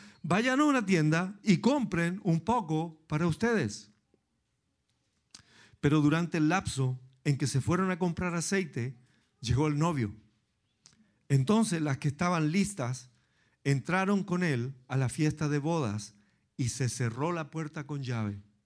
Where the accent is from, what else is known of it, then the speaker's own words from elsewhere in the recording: Chile; Pero, aun cuando hemos tenido terremotos tremendos, 1906 en mi país, ¿no? En Chile, 1937, 1960, 1985.